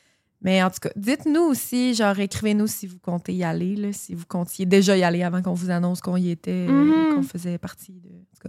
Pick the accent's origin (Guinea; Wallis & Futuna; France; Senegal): France; Je suis française et j'adore.